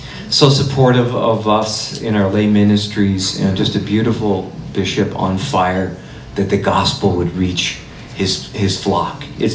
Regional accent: Lloydminster, Alberta, Canada; born there; I was born in Lloydminster and on the border, and so this is my home archdiocese. This is actually my home diocese.

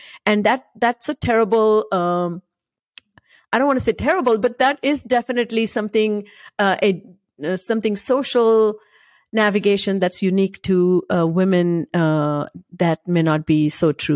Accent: India; first language Marathi; English is a second language

